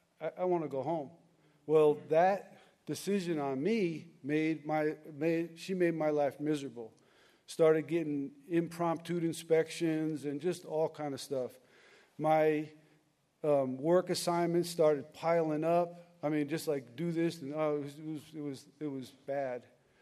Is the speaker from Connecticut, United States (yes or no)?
yes; Connecticut, United States; I'm originally from Connecticut, and my wife is too.